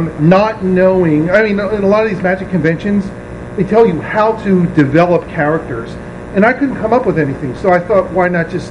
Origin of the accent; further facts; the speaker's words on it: Philadelphia, Pennsylvania, United States; born there; I lived in Philly. I was born in Philadelphia.